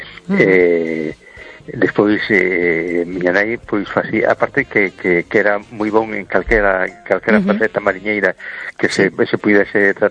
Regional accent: A Coruña, Galicia, Spain; de Coruña.

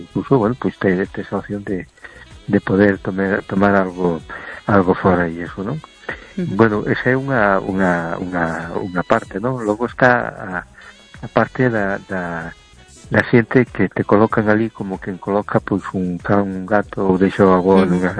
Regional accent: A Coruña, Galicia, Spain; de Coruña.

